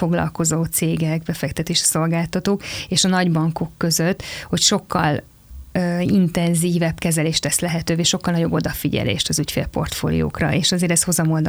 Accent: Szombathely, Vas, Hungary; én nagyon szeretem a vidéket, én is szombathelyi vagyok

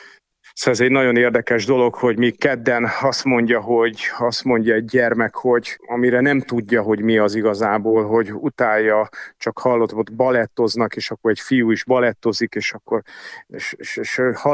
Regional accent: Budapest, Hungary; én a 7. kerületben nőttem föl, és édesanyám folyamatosan vitt

